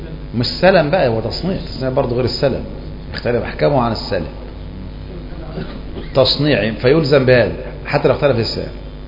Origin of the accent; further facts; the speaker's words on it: Egypt; ما احنا مصريين